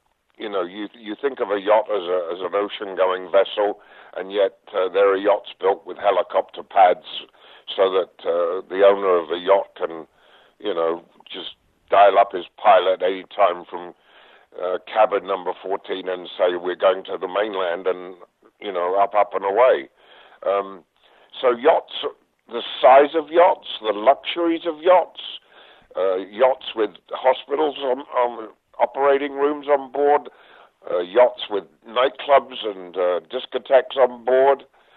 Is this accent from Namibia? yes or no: no; United Kingdom; which is there because I'm British